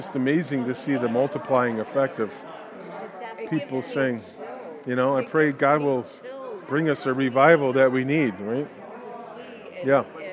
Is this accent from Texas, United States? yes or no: no; Inkster, Michigan, United States; I grew up on South Brandon.